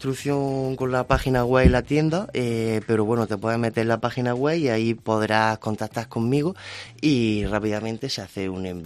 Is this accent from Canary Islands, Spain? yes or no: no; Jaén, Andalusia, Spain; todas las personas que vivimos y somos de Jaén, tanto en Jaén como en los 97 municipios que lo componen